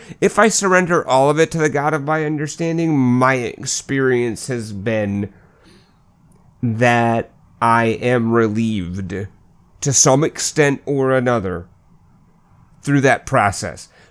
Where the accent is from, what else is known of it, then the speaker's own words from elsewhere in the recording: Minnesota, United States; You know, it's interesting because I was born and raised in Minnesota.